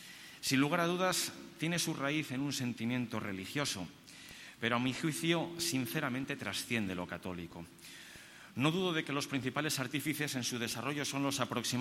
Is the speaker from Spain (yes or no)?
yes; Valladolid, Castile and León, Spain; Somos muchos los vallisoletanos que la sentimos como nuestra, aunque no seamos cofrades.